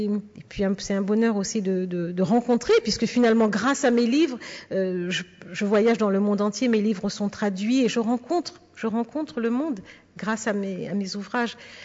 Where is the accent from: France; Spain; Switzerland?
France; Paris, Île-de-France; je suis née à Paris avec mes frères et sœurs. Nous sommes nés dans la région parisienne. Il a fallu se construire avec le racisme dans une cité de la banlieue parisienne.